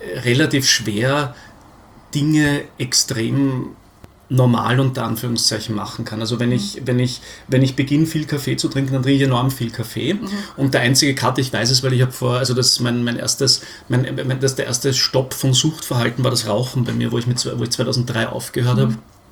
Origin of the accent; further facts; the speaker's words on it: Austria; now in Berlin, Germany; man als Österreicher in Berlin, also zum Beispiel bei mir in der Firma